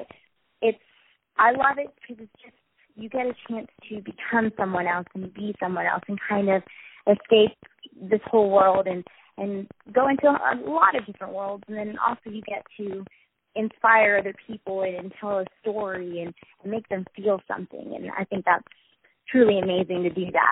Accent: Kingsville, Texas, United States; now in San Antonio, United States; And I'm originally from Kingsville, Texas, a small town.

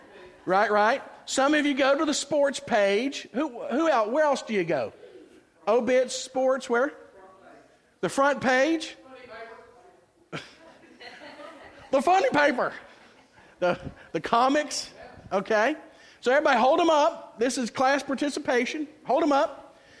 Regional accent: Texas, United States; Because I'm an American. I'm a Texan.

